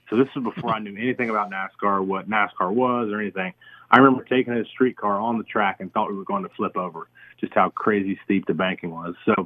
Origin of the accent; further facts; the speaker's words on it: Concord, North Carolina, United States; also born or lived in Mobile, United States; Yeah, so I moved to Concord when I was two. And so it's really home for me. I moved from Mobile, Alabama. Don't remember one thing about Mobile. but moved up here when I was two.